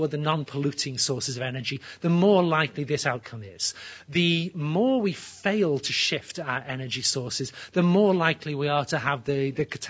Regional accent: England, United Kingdom; Where I grew up in England, you know, this horrible little island stuck out in the cold Atlantic Ocean.

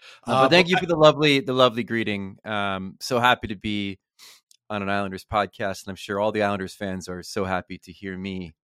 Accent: Matawan, New Jersey, United States; I grew up in Mattawan, which is the town next to Old Bridge.

